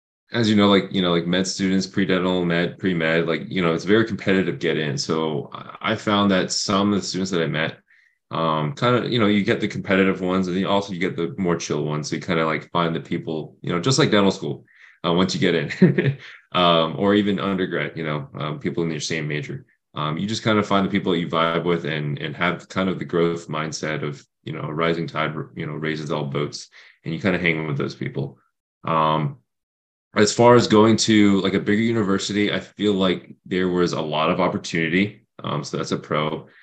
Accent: Florida, United States; also born or lived in Minnesota; I was born in Minnesota and raised in Florida. So kind of two polar opposites.

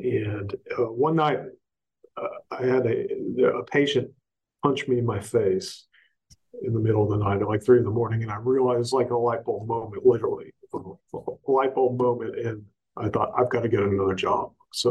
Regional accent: Augusta, Georgia, United States; also born or lived in Asheville / Knoxville; So I grew up in Georgia, in Augusta, Georgia. And then from there, I went to high school in Asheville, North Carolina.

